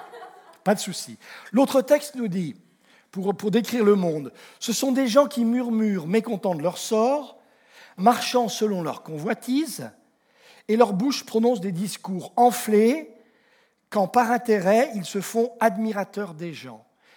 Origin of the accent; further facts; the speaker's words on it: Lyon, Auvergne-Rhône-Alpes, France; Je suis lyonnais, hein, entre autres.